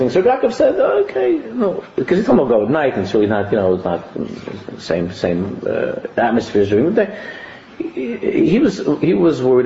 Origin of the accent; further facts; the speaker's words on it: Queens, New York, United States; We grew up in Queens.